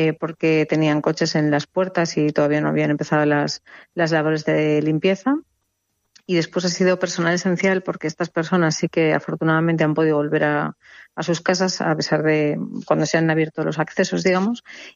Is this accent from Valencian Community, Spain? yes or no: yes; Valencia, Valencian Community, Spain; lo más parecido a lo que hemos vivido aquí en Valencia, yo soy de Valencia